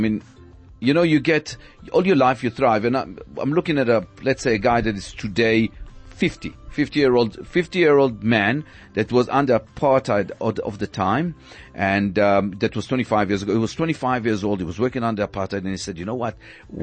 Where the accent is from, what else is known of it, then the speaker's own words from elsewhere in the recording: Israel; English is a second language; moved away as an adult; now in South Africa; when I came to South Africa first time, and I came from Israel